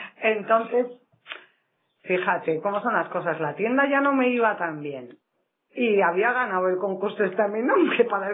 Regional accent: Rentería, Basque Country, Spain; se abrió lo que ahora se llama la escuela feminista en mi pueblo, en Rentería.

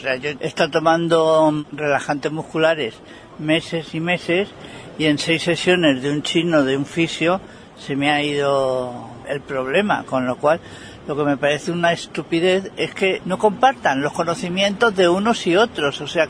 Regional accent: Madrid, Community of Madrid, Spain; yo soy de Madrid, tengo familia en Madrid, de médicos.

